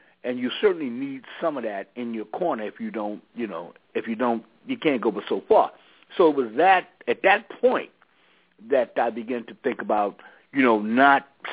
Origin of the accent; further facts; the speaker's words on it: New York City, New York, United States; Well, I grew up in Harlem